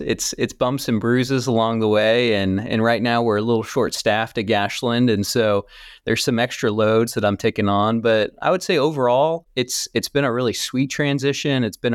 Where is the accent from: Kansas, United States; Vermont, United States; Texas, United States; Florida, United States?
Kansas, United States; Leawood; Yeah, so I grew up at Covenant Chapel EPC, which is now Cornerstone EPC, right in Leawood, Kansas, off of like 135th and State Line.